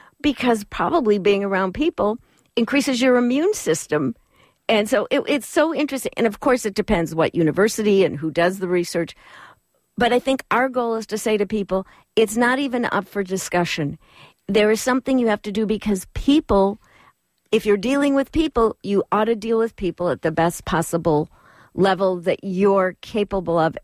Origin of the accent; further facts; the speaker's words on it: Chicago, Illinois, United States; I'm from Chicago because we had methods of dealing with people who weren't savvy in their, quote, networking.